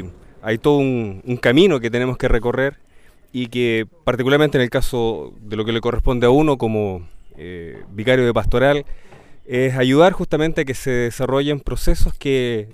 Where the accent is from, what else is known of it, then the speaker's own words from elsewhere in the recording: Concepción, Biobío, Chile; yo soy de Concepción